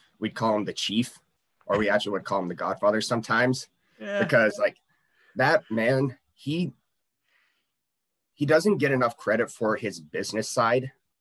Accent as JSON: {"language": "English", "region": "Nebraska", "country": "United States", "tie": "born or raised there", "said": "And then before that, I was born and raised in Nebraska. So Nebraska is the king of football."}